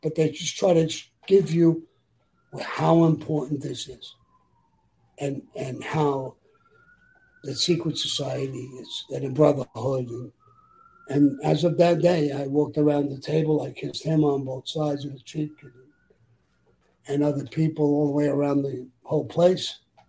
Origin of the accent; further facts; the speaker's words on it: Brooklyn, New York, United States; And he came from Queens. I came from Brooklyn. It was a different neighborhood. I didn't grow up with him